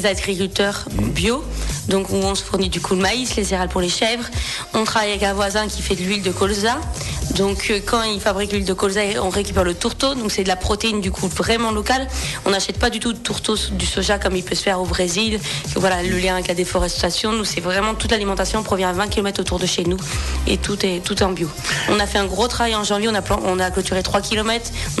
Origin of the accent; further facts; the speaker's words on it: Auxerre, Bourgogne-Franche-Comté, France; Et donc, je suis originaire de Auxerre.